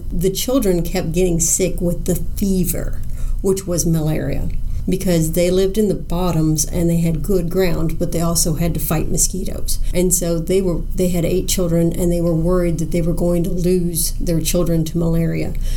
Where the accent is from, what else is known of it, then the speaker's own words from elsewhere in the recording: Fayette, Missouri, United States; I am a lifelong resident of Fayette. I grew up in the Cherry Grove neighborhood.